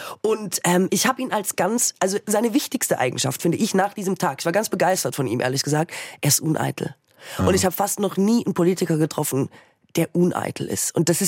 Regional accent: West Germany, Germany; Und ich komme ja nun aus dem Westen, aus einem CDU-Bundesland.

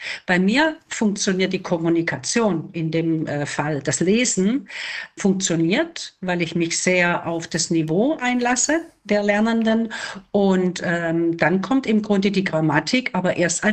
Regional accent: Stuttgart, Baden-Württemberg, Germany; Ja, ich komme ja aus Stuttgart

